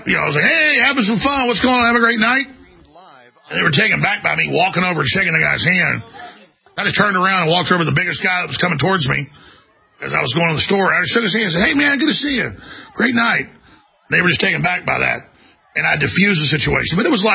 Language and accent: English; Dallas, Texas, United States; I already had a round of this growing up in Dallas.